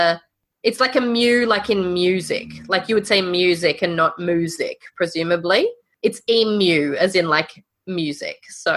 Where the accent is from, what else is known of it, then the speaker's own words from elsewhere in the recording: Australia; Can I just say, as an Australian, hearing, is that how you think that that word is said?